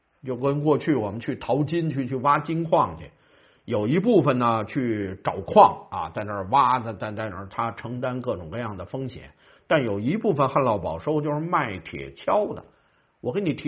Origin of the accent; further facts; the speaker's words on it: China; 当然我们中国人原来就好赌啊